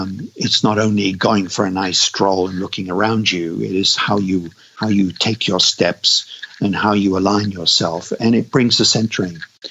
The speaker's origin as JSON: {"language": "English", "region": "England", "country": "United Kingdom", "said": "Being an Englishman, it's usually English tea, even though I do love Japanese tea these days."}